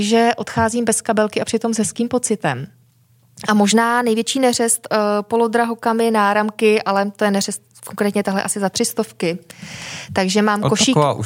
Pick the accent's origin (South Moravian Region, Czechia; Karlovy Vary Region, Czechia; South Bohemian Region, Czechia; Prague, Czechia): Karlovy Vary Region, Czechia; Karlovy Vary; Já nejsem ze středních Čech, já jsem z Karlových Varů.